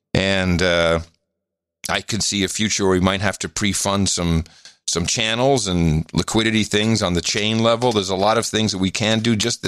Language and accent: English; Amsterdam, North Holland, Netherlands; No, I grew up in Amsterdam, man.